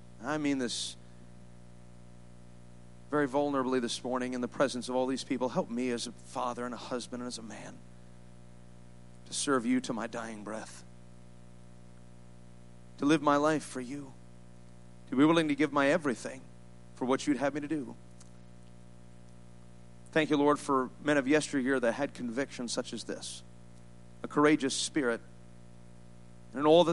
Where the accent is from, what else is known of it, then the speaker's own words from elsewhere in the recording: New York, United States; I take pride in that because I'm from New York.